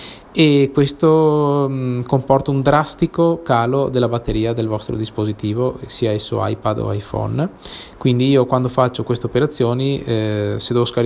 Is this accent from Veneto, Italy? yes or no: yes; Mestre, Veneto, Italy; sono da Mestre